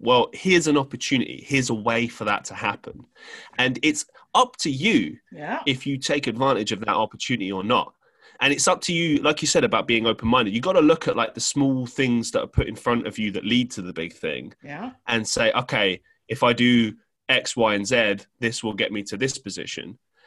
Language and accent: English; London, United Kingdom; ever since I grew up in London, I've seen the prices of everything increase.